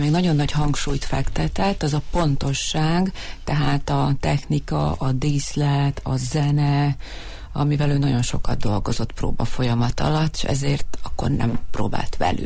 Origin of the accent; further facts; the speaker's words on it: Zakarpattia Oblast, Ukraine; én kárpátaljai magyar vagyok